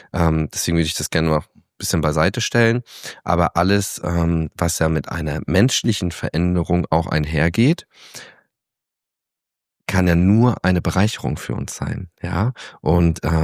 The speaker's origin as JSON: {"language": "German", "town": "Flensburg", "region": "Schleswig-Holstein", "country": "Germany", "lives_now": "Hamburg, Germany", "said": "Ja, ich komme aus Flensburg, da stehen 10 Leute am Bahnhof. So, wir haben da 4 Gleise, das war's."}